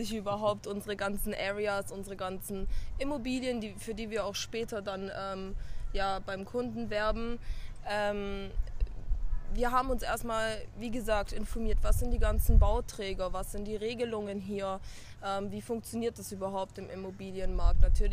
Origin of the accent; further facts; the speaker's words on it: Germany; Wir sind Deutsche, immer noch.